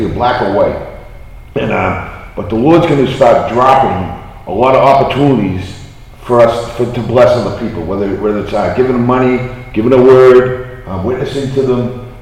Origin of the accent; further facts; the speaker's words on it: Massachusetts, United States; And I'm from Massachusetts, so I just want to, I've been here about 2 weeks.